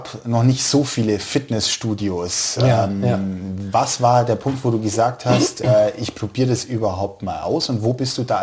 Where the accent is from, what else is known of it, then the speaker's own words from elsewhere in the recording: Memmingen, Bavaria, Germany; Jetzt natürlich Memmingen hier in der Maustadt, in meiner Heimat.